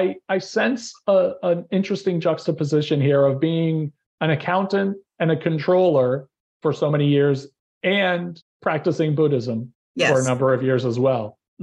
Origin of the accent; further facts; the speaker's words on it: Plantation, Florida, United States; also born or lived in Chicago; I am not a Broward County native, but I'm from Chicago, but raised in Plantation, which is Broward County.